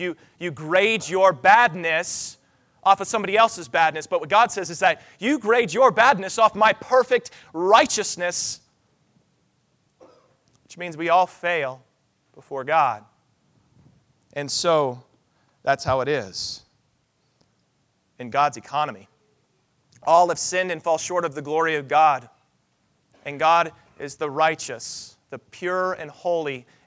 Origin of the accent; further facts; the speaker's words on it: United States; And then we blow stuff up because I'm an American.